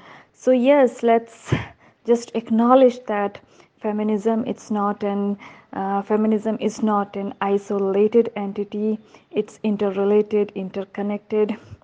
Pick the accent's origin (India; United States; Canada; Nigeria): India; and I'm from India.